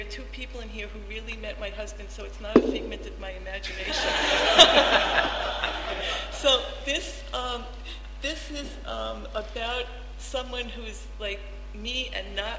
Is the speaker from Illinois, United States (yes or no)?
no; Queens, New York, United States; And, you know, I'm from Queens, and I'm not very at home with cows and mountains.